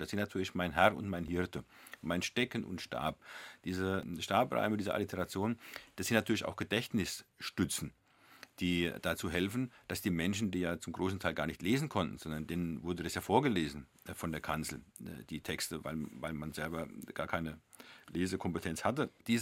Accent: Bavaria, Germany; Also ich bin ja Franke, Unterfranke

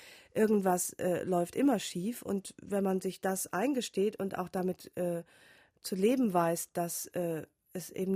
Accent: Rhineland, Germany; Ich komme aus dem Rheinland, da hat es immer nur geregnet.

